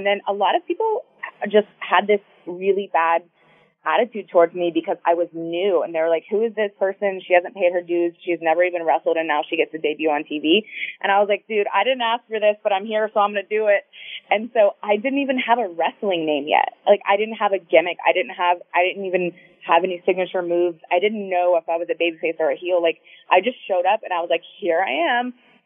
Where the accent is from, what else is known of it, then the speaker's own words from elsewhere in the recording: Houston, Texas, United States; moved away as an adult; I moved my entire life. I'm from Houston. I had never lived anywhere else. I moved my life to Tampa